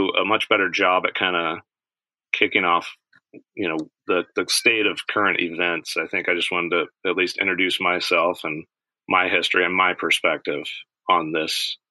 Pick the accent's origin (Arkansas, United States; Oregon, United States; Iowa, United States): Oregon, United States; My company is called Fish the Swing. I grew up in Oregon as a steelhead fly fisherman.